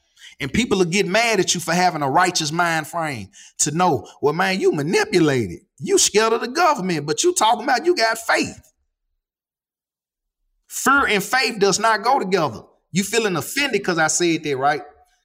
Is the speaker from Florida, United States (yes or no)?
no; Binghamton, New York, United States; born there; Yeah, I was born in Binghamton right down Johnson Street. My grandmother was the Binghamton candy lady.